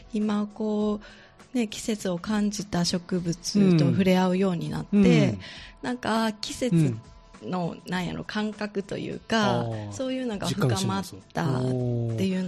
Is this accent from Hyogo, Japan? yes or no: yes; Kobe, Hyogo, Japan; なので私も神戸市の住宅街で生まれて育って、